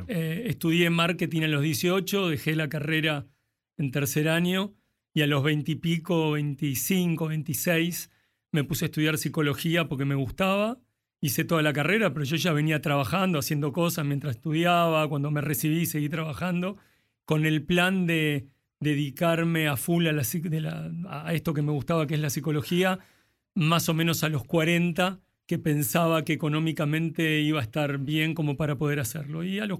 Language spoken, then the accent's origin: Spanish; Buenos Aires, Argentina; born there; also born or lived in various places; nací en Cava, en Ciudad Autónoma, y después viví por muchos lugares.